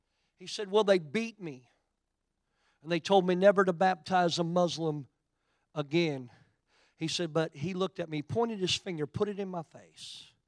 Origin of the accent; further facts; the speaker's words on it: Oklahoma, United States; And because I come from Oklahoma, I don't speak Urdu any better than you do.